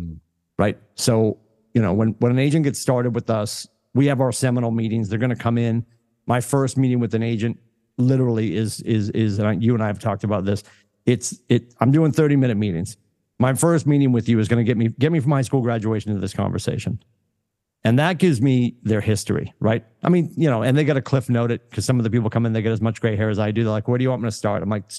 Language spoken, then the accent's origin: English; Massachusetts, United States; I'm going to date myself. I grew up in Massachusetts.